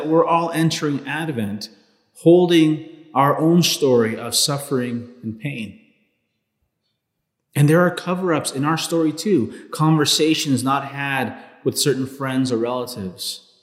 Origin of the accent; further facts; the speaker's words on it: Los Angeles, California, United States; born there; I was born in 1985 in Los Angeles, California. My family illegally immigrated to the United States, fleeing the Civil War in Guatemala.